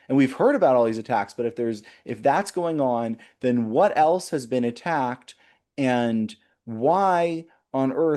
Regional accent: United States; as an American and as a human living in 2026

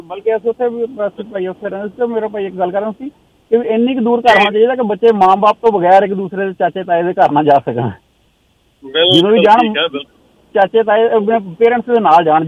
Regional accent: Punjab, Pakistan; ਮੈਂ ਪਾਕਿਸਤਾਨ ਪੰਜਾਬ ਤੋਂ ਹਾਂ

